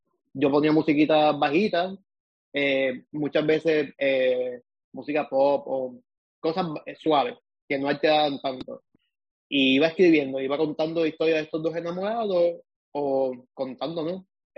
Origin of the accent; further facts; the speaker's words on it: Naranjito, Puerto Rico; soy natural de Naranjito.